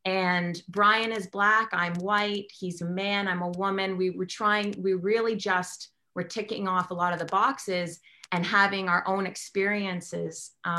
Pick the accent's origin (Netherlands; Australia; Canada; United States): Canada; Toronto, Ontario; I'm from Toronto, Canada